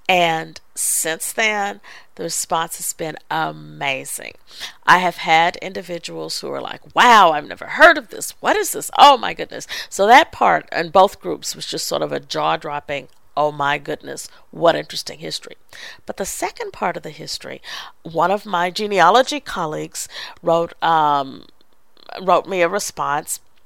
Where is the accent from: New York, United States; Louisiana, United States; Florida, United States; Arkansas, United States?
Arkansas, United States; Fort Smith; One was called Growing Up in Fort Smith, and the other, Fort Smith is my hometown.